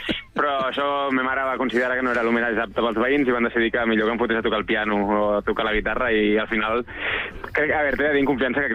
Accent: Sabadell, Catalonia, Spain; jo sé que vinc de Sabadell, que a Vilafranca no he anat mai a tocar

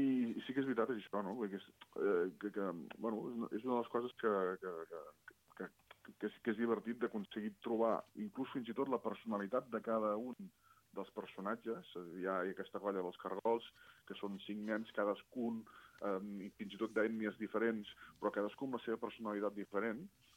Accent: Catalonia, Spain; jo sempre vull dir que sóc català de soc arreu

